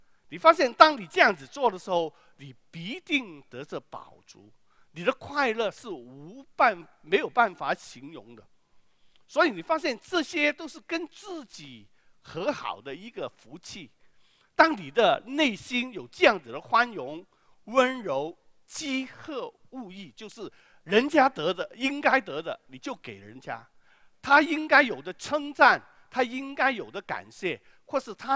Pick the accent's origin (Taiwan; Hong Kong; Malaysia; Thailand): Hong Kong; also born or lived in Guangzhou, China; 这是我在广州出生的时候唯一的一幅的图画，那个是大概4岁的时候。我4岁的时候跟我妈妈到了香港